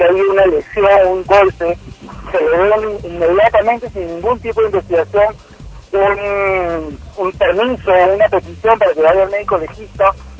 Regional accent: Peru; Yo como peruano

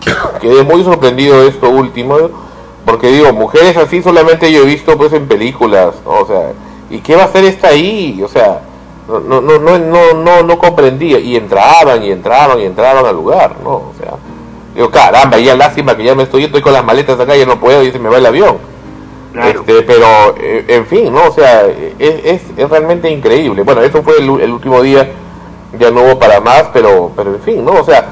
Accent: Peru; somos así los peruanos

